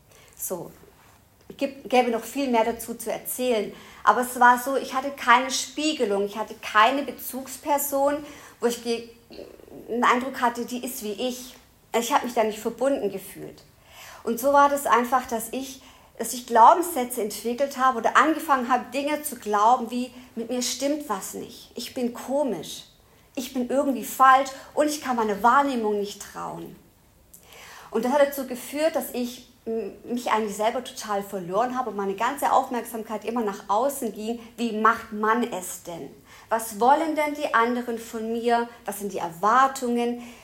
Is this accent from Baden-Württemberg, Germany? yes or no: yes; Stuttgart, Baden-Württemberg, Germany; Ich bin 40 Jahre alt. Ich komme aus Stuttgart. Ich versuche, möglichst Hochdeutsch zu sprechen und nicht zu sehr in Dialekt zu verfallen.